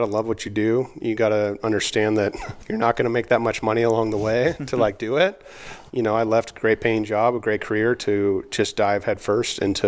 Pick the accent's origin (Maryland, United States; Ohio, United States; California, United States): California, United States; Mission Viejo; Son of Orange County originally.